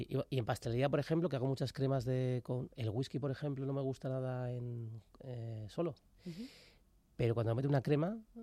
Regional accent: Basque Country, Spain; Y como era vasco, evidentemente, pues a hacer chuletones

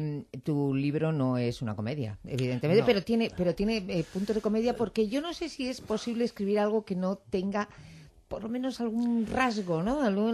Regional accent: Bilbao, Basque Country, Spain; porque yo también soy de Bilbao

